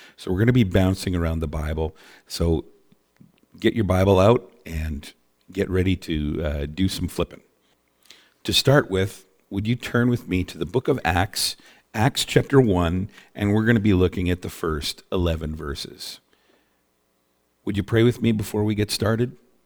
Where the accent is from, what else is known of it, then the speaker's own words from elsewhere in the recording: British Columbia, Canada; Well, growing up in British Columbia, you know, God's country, one of the things that I never heard about